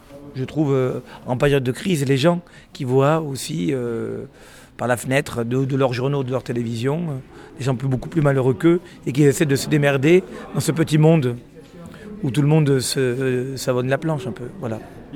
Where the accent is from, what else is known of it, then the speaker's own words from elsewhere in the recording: South-West France, France; born there; accent: Midi; moi, je suis d'Afrique du Nord, né dans le sud-ouest, et j'avais un accent du Midi très fort